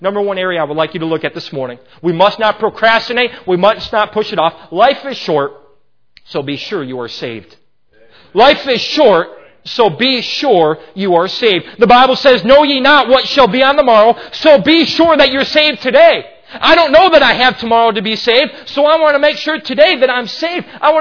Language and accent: English; Chicago, Illinois, United States; Growing up in Chicagoland, this is one I heavily believe.